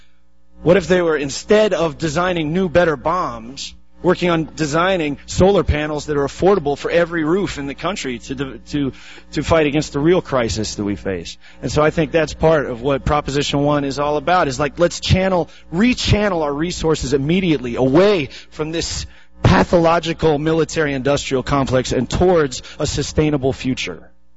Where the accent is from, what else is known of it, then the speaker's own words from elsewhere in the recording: Denver, Colorado, United States; because I bought into it growing up in the Reagan 80s, you know, in Denver, Colorado.